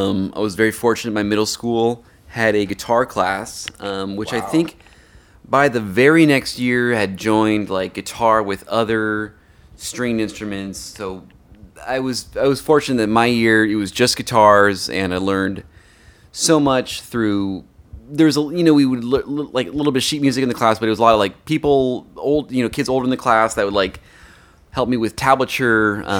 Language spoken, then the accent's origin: English; California, United States; East Bay, Northern California, middle school and high school.